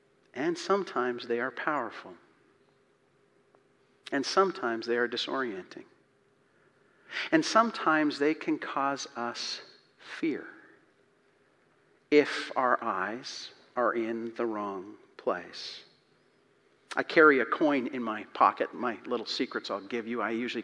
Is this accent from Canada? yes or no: yes; Canada; this is crazy because I'm Canadian, but I'm watching the election news